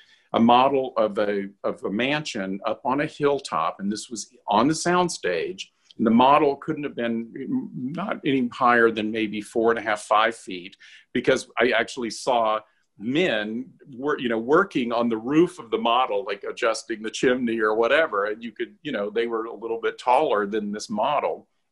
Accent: Asheville, North Carolina, United States; I grew up in North Carolina in Asheville, and we took a cross-country road trip to California to go to Disneyland and the Grand Canyon

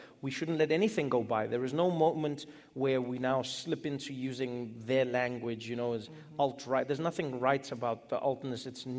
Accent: South Africa; born there; I was born in South Africa during a time known as apartheid.

